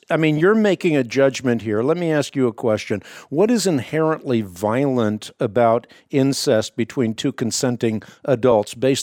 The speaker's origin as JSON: {"language": "English", "town": "Leiden", "region": "South Holland", "country": "Netherlands", "tie": "born there", "first_language": "Dutch", "second_language": "English"}